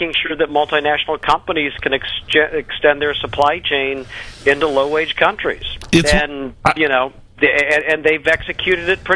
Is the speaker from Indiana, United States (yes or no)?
yes; Indiana, United States; now in Washington, D.C., United States; And it's just, I'm from Indiana, you know this, I cannot wrap my head around the fact that it's causing this sort of mayhem in Washington, D.C.